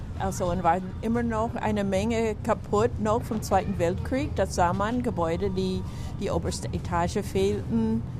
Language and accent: German; Chicago, Illinois, United States; German is a second language; Also ich komme aus Chicago und da war ich zurück nach Chicago.